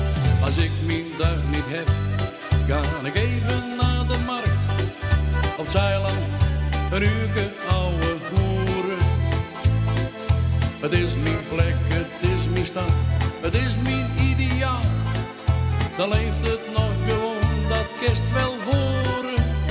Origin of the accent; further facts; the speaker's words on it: Leeuwarden, Friesland, Netherlands; Ik ben een doodgewone Leeuwarder, dus ook een Cambuur-fan. Ik ben gewoon, zoals ik ben. Ik spreek mijn eigen dialect, omdat ik echt niet anders ken.